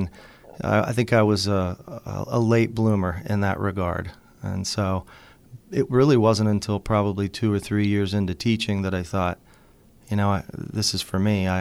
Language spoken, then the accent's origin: English; Mount Lebanon, Pennsylvania, United States; I grew up in Pittsburgh, more specifically Mount Lebanon, and still live there.